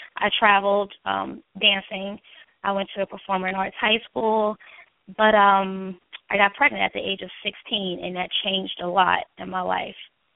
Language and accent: English; Newark, New Jersey, United States; I am from Newark, New Jersey. I grew up in a single-parent home for the first 10 years of my life.